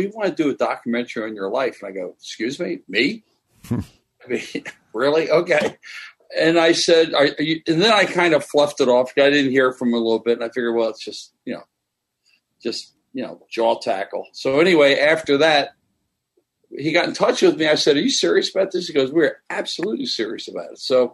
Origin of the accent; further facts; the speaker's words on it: Maryland, United States; also born or lived in Philadelphia; Well, I grew up in Maryland. My mother got remarried when I was about 7. Then we moved to Philadelphia.